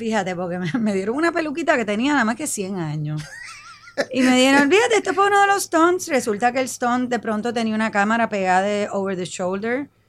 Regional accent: Puerto Rico; nosotros, como puertorriqueños, sabes que tenemos cultura de todas partes

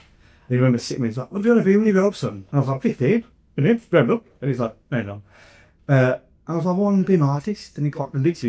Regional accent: Walsall, West Midlands, United Kingdom; now in Birmingham, United Kingdom; You know, I'm not from Birmingham, I'm from Walsall, and Walsall Wood. It's like a coal mining region, a mining town. And I am like an adopted grummy. I moved here in 20.

